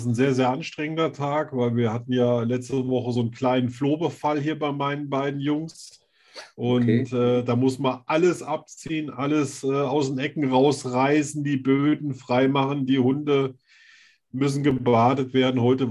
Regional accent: Marburg, Hesse, Germany; Nee, ich komme aus Marburg

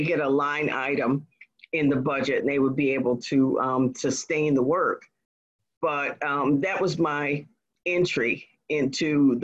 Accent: Kentucky, United States; born there; also born or lived in Texas / Washington; So I was born in Kentucky on the military base there, and we lived in several other installations in Texas, and most of a good bit of the traveling time that I had was in the state of Washington.

